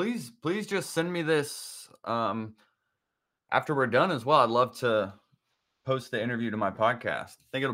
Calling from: Atlanta, Georgia, United States; Atlanta, Georgia, yes.

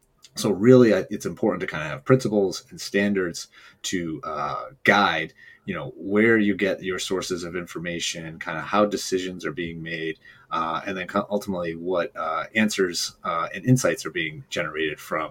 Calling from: Boston, Massachusetts, United States; I am in the Boston area.

